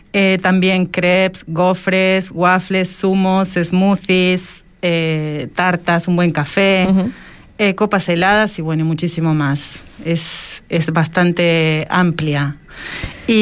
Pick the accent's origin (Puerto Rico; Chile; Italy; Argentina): Argentina; now in Fuerteventura, Spain; Ninus es de Alemania y yo soy de Argentina.